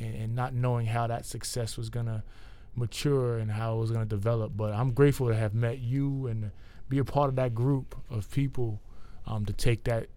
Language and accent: English; New York, United States; But what happened, I'm a kid from New York, and so a lot of times we look for ways to advance.